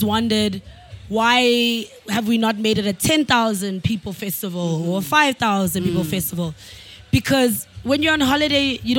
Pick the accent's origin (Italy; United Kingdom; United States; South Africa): South Africa; Eastern Cape; now in Johannesburg, South Africa; Tools is from KZN. I'm from the Eastern Cape.